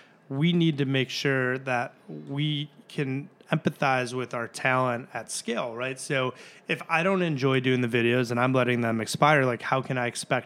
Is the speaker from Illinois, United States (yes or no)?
yes; Chicago, Illinois, United States; In my case, I grew up in Chicago. I'm a huge Chicago Blackhawks fan.